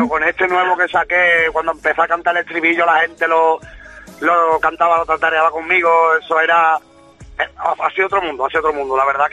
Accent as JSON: {"language": "Spanish", "town": "Badajoz", "region": "Extremadura", "country": "Spain", "said": "Sin quedar nunca atrás a la gente de aquí de mi Extremadura, de mi Badajoz, ¿no? Porque quieras que no es mi tierra y siempre hay que llevarlo dentro."}